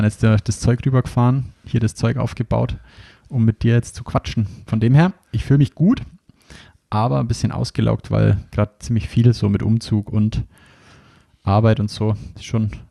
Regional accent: Bavaria, Germany; Bei uns in Bayern sagt man nur Fasching dazu.

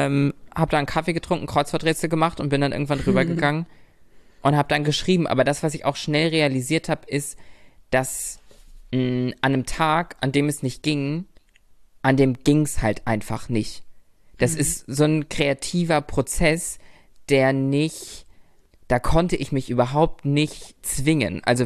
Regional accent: Lübeck, Schleswig-Holstein, Germany; Good old Lübeck, ja. Ich habe da immer gesessen im alten Kinderzimmer von meinem Bruder und habe da runtergeschrieben.

